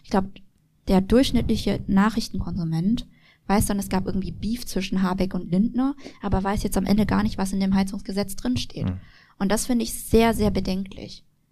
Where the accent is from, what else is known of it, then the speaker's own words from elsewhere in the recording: Bavaria, Germany; ich bin ja in Bayern geboren und aufgewachsen.